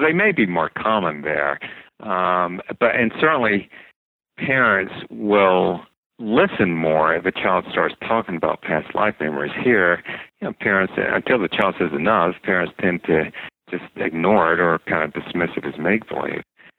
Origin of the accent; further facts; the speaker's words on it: North Carolina, United States; You mentioned I was raised in North Carolina. I was raised Southern Baptist, where we certainly did not talk about past lives.